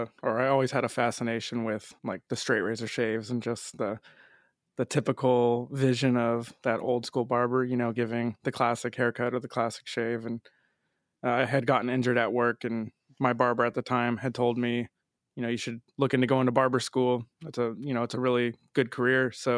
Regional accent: Stockton, California, United States; Yeah, so I'm from Stockton, born and raised, went to Lincoln High School.

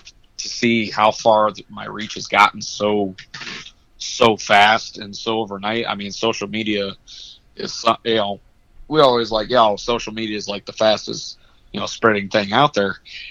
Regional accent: Wyandotte, Michigan, United States; born there; The following weekend, I'll be heading back home to where I was born in Wyandotte, Michigan

